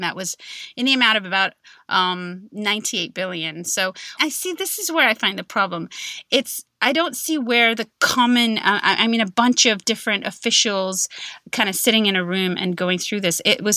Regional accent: Kuwait; moved away; I grew up in a Gulf state. I grew up in Kuwait, and I didn't go – I left Kuwait 4 days before the invasion happened when Saddam invaded.

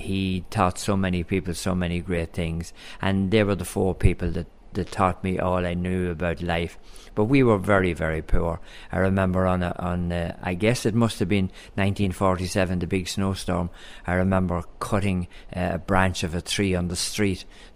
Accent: Leinster, Ireland; I'm a country fella. So, I mean, my biggest thing, I suppose, is the fact that I'm from Louth. I'm from the wee county. And overall, when you say it, and I mean, anybody listens to me in the world will know exactly I'm Irish.

